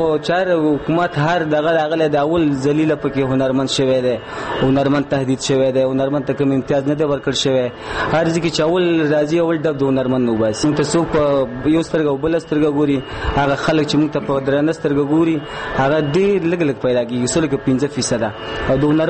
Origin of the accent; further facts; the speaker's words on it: Khogyani, Nangarhar, Afghanistan; زه خو د اصلا د ننګرهار ولایت اوسیدونکی یم خو بودوباش می ټول په خوګیانو کې دی او ننګرهار کې اوسیږم